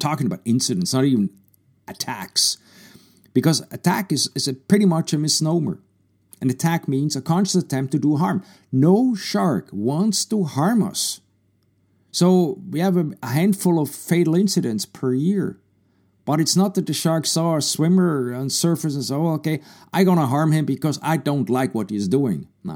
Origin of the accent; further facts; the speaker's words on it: Switzerland; moved away as an adult; now in United States; I grew up in Switzerland, so I was kind of naive. When I came to the U.S. end of the 80s